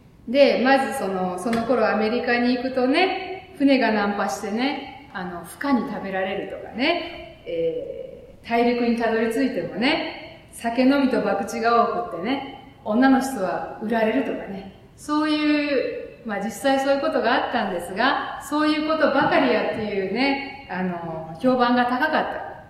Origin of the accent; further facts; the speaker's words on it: Hiroshima, Japan; 私も広島ですから、おーと思ったんですが